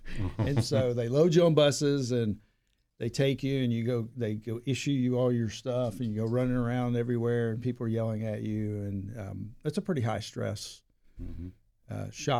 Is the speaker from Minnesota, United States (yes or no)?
no; Chattanooga, Tennessee, United States; I grew up in Chattanooga.